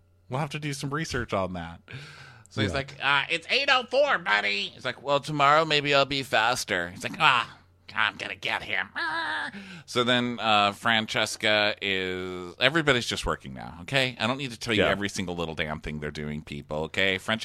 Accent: Texas, United States; even though I'm from Texas

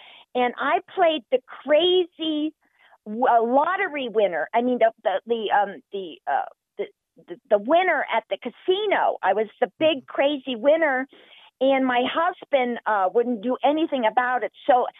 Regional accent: the South, United States; accent: Southern; now in Ohio, United States; When I moved to Ohio, I had to lose my accent. I had this Southern accent.

